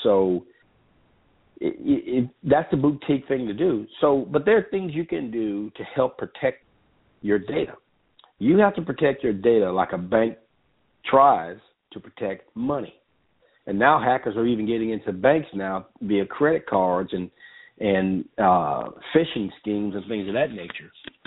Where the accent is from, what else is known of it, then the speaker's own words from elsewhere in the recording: Mississippi, United States; accent: Mississippi twang; if I'm not your style of a person with my country accent and my Mississippi twang, you know, don't listen to me.